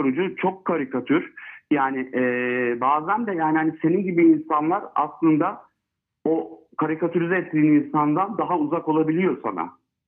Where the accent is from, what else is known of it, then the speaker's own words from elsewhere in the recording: Istanbul, Turkey; ben İstanbul'da doğdum büyüdüm. İşte baba tarafım ve hala köyde olanlar var falan.